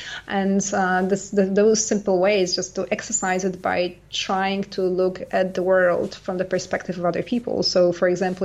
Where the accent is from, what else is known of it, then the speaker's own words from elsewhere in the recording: Canada; also born or lived in United States; I lived in US as well for a while. I'm Canadian.